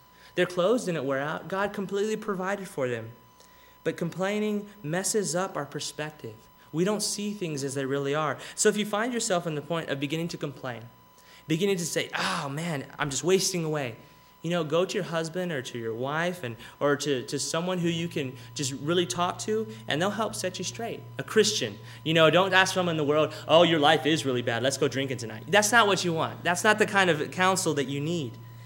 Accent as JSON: {"language": "English", "region": "Texas", "country": "United States", "said": "You know, I'm from Texas. I like barbecue."}